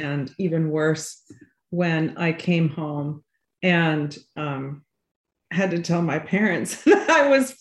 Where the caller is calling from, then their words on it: Manhasset, New York, United States; I am in Manhasset, which is on the North Shore of Long Island, about 25 minutes from the city.